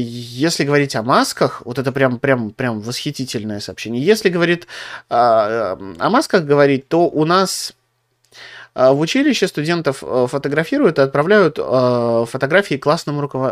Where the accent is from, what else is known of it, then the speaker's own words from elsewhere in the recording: Moscow, Russia; Ну, у нас это в Москве, я вообще из Москвы.